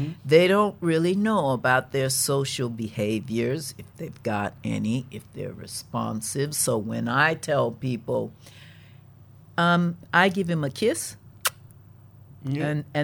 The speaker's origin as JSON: {"language": "English", "country": "Australia", "said": "And I'm Australian, and I thought it would be perfect."}